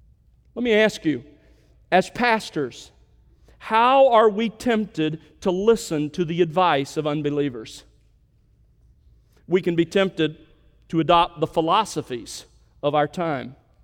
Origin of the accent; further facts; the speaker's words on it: Alabama, United States; When I was growing up in South Alabama, I was the last of 10 kids, part of a large family